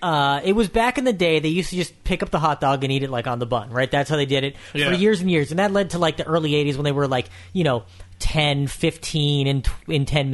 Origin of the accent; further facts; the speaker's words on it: Pico Rivera, California, United States; LA. I grew up in Pico Rivera, California.